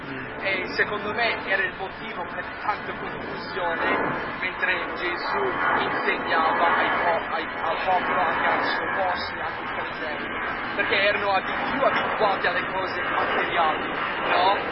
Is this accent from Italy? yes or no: no; United States; first language English; Italian is a second language; Io sono americano, sono madrelingua inglese